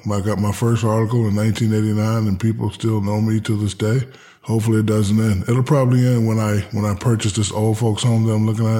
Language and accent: English; Newark, New Jersey, United States; moved away; also born or lived in Hinesville, Georgia / Germany / San Antonio, Texas; My childhood is very unorthodox. I'm from Newark, New Jersey. Mm-hmm. I moved to Hinesville, Georgia. Then I moved to Germany. Then I moved to San Antonio, Texas. I went to college in Louisiana.